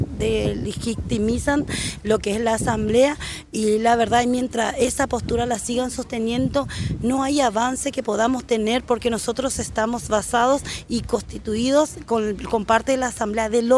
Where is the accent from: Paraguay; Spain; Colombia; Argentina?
Paraguay; las comidas típicas de mi país. Yo soy paraguaya